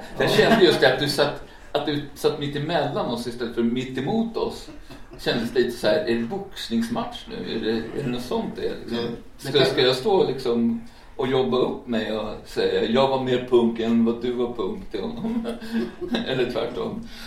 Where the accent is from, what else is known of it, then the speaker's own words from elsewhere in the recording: Bollmora, Stockholm County, Sweden; Att jag är inte från Tyresö, jag kommer från Bollmora.